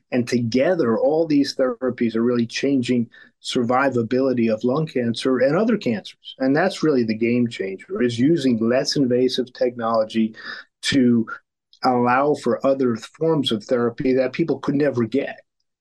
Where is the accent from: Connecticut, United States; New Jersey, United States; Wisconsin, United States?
New Jersey, United States; I grew up in New Jersey, went to medical school at Washington University in St. Louis